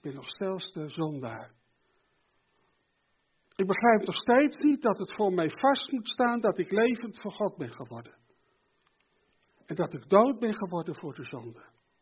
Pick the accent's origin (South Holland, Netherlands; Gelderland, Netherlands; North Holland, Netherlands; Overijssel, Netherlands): Gelderland, Netherlands; ik kom van de Veluwe, dus daar komt het waarschijnlijk wat meer voor als hier